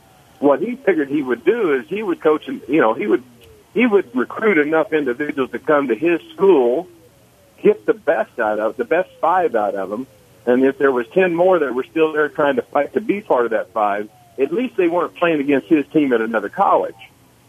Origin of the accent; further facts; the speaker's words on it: Texas, United States; I'm kind of prejudiced toward the state of Texas, growing up in Texas, and being from Texas, but.